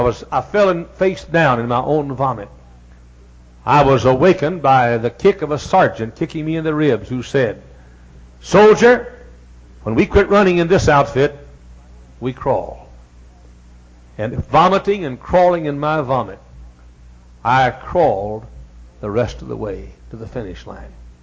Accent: Texas, United States; when I was a kid preacher, growing up in Texas, if my church or my school had voted for the young man least likely to be a preacher

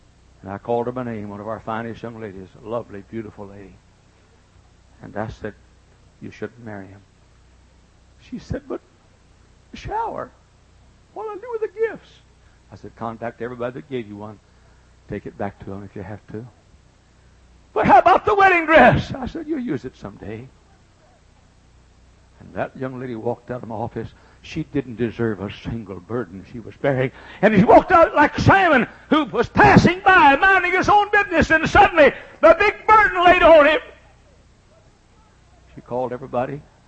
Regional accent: Dallas, Texas, United States; I grew up in Dallas, Texas.

